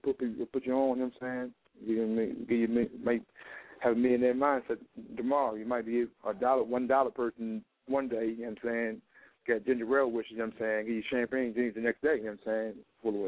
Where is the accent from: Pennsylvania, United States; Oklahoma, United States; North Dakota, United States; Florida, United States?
Pennsylvania, United States; Philadelphia; well, I come from West Philadelphia